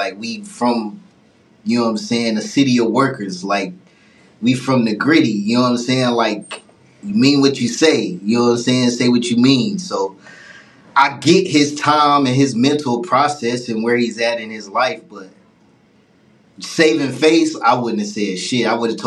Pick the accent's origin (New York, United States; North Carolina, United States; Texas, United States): North Carolina, United States; Fayetteville; I'm from Fayetteville, 2-6 and Fayetteville, North Carolina.